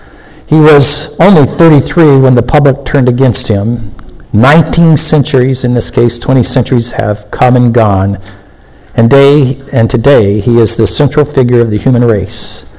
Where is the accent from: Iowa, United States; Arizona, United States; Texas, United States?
Texas, United States; born there; And my mother grew up in Texas. I was born in Texas.